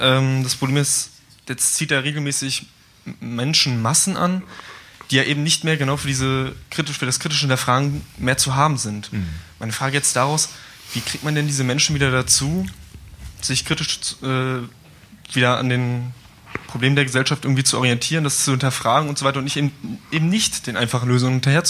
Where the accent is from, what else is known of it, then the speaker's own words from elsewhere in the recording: Erfurt, Thuringia, Germany; Ich komme aus Erfurt.